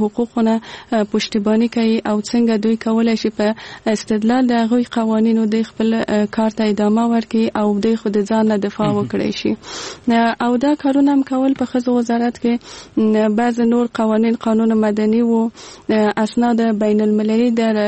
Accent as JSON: {"language": "Pashto", "region": "Kabul", "country": "Afghanistan", "tie": "born or raised there", "said": "زه په کابل کې زغیدلې یم او دلته مجوون کړی."}